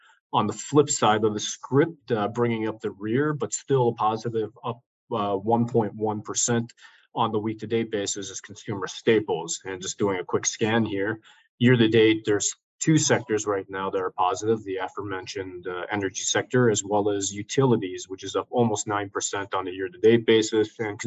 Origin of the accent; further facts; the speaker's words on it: Wisconsin, United States; now in California, United States; But growing up in Wisconsin, I remember that we would start the school year earlier if there was a lot of snow days in the preceding school year.